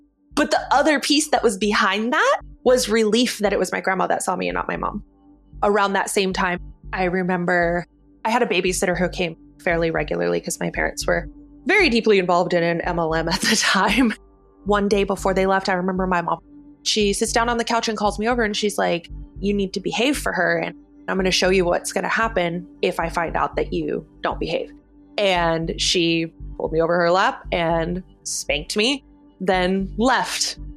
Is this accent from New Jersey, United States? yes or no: no; Alaska, United States; moved away as an adult; I was born and raised in Alaska. I lived there until about 9 months after my 18th birthday. Early 90s to 2000s, Alaska is very conservative. I was born in my parents' apartment with a midwife.